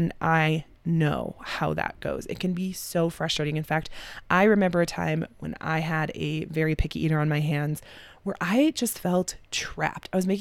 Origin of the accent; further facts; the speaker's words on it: Colorado, United States; I'm from Colorado, so I am not the one to tell you how to make them.